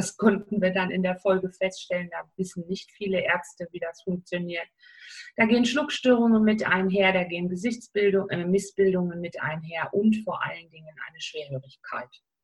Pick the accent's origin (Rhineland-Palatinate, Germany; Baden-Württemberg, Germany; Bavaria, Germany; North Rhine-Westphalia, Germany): North Rhine-Westphalia, Germany; Solingen; Ich komme ja aus dem Bergischen Land, aus Solingen. Da ist das noch nicht so mit dem Kölle Alaaf.